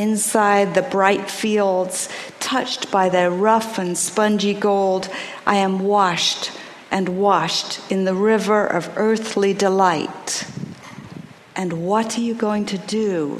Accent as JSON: {"language": "English", "region": "England", "country": "United Kingdom", "tie": "born or raised there", "said": "where I grew up in England, poppies were used as the flower to symbolize those who died"}